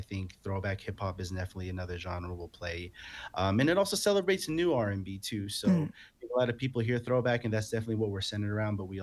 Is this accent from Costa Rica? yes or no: no; Philippines; You know, some of my personal favorites is Senor Sisig, me being Filipino.